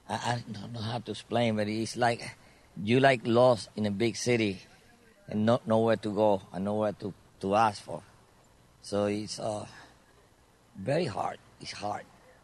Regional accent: Puerto Rico; English is a second language; now in United States; They used to ask me, where are you from, Puerto Rico?

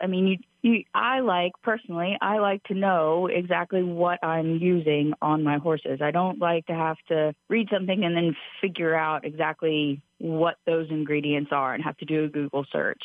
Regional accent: Nashville, Tennessee, United States; I started riding when I was 4, and I grew up in Nashville showing hunters and jumpers

